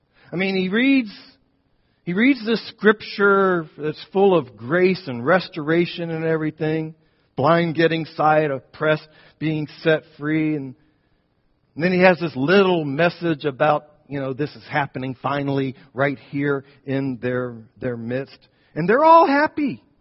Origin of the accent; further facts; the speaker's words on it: Rockville, Maryland, United States; also born or lived in Georgia; I went to my home church down in Rockville and preached on a Sunday morning. Now, by home church, I need you to understand, I'm talking about the church that my family joined when we first moved to Maryland in 1966.